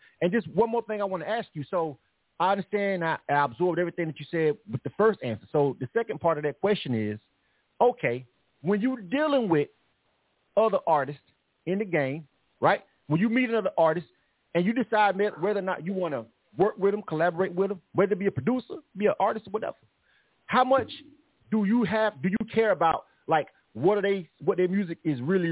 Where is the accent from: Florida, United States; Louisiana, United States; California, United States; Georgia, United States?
Florida, United States; Panama City; He's from Glenwood. I'm from Glenwood. He's from Mid Harbor. You know what I'm saying? But it's Panama City, right?